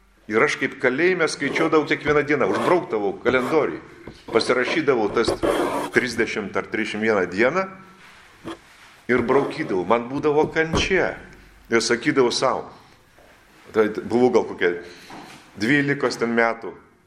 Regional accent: Utena, Utena County, Lithuania; Aš tiesiog žaviuosi savo vaikiste ir gyvenimu Utenoj. Tai dėl to aš ir esu iš Utenas iki šiol. Vilniuje irgi sakydavo iš Utenas ir Kaune sakysiu iš Utenas.

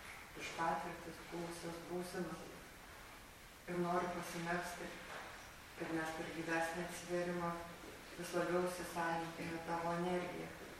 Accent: Samogitia, Lithuania; Ir kaip tikra žemaitė pasakiau, ne, viskas bus gerai.

